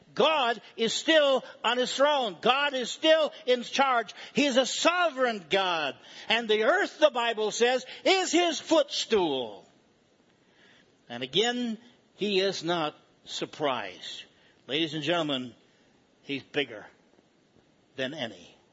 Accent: New York, United States; I'm a New Yorker, please understand that.

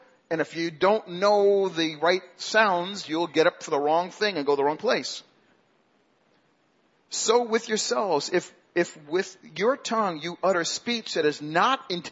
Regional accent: Queens, New York, United States; Queens, in case you didn't know. Queens is subdivided in a number of sections, and that's Queens, my hometown area.

